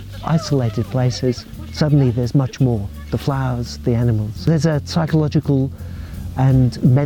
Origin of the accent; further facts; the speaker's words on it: England, United Kingdom; I grew up in England.